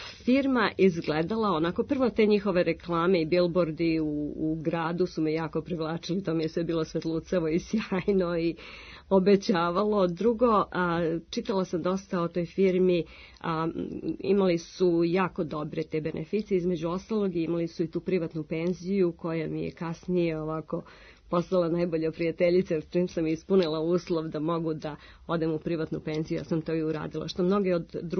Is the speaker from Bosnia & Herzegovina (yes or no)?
no; Serbia; mi koji smo došli iz Srbije